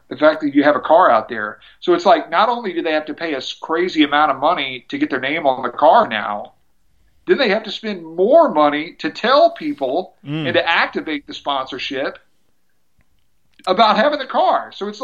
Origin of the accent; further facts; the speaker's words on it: Memphis, Tennessee, United States; because I'm from Memphis and I just had connections to be able to just talk to the guy